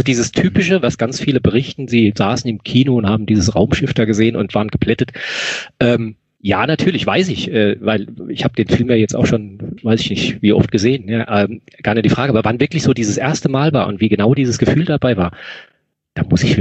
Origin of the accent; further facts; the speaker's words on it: Rhineland-Palatinate, Germany; Und ich komme ja aus der Nähe von Mainz, so 15 Kilometer vor den Toren von Mainz im schönen Rheinhessenland, aus einem kleinen Ort.